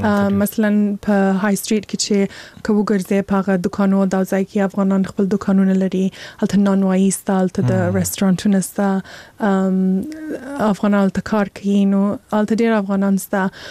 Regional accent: Afghanistan; born there; زه په هغه ځای کې پیدا سوی یم. سیده چې هلته لوی سوی نه یم، هلته مې درس ویلی نه دی، خو مور و پلار مې افغانان دي، زه خپله افغان یم.

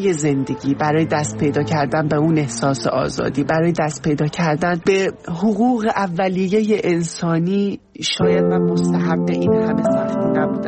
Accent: Iran; moved away; من یک زن ترنسم و از ایران اومدم

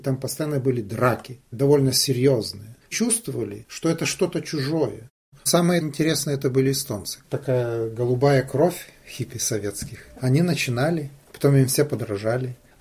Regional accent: Ukraine; Я вырос на вине в Украине, и на хересах, и на портвейнах

